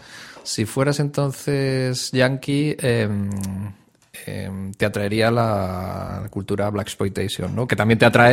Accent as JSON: {"language": "Spanish", "town": "Madrid", "region": "Community of Madrid", "country": "Spain", "said": "A mí lo que me pasaba es que en el... Claro, yo soy de Carabanchel."}